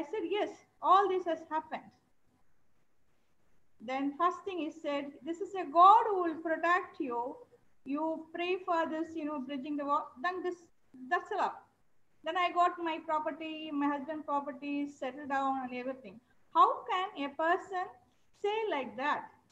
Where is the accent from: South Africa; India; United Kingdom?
India; Chennai, Tamil Nadu; English is a second language; as well. I am from Chennai.